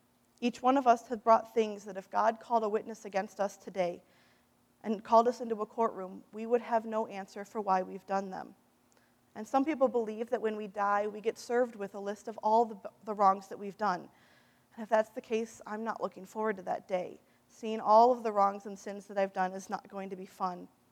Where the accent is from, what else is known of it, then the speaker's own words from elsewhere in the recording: Midwest, United States; accent: Midwestern; My Midwestern accent sometimes messes that up.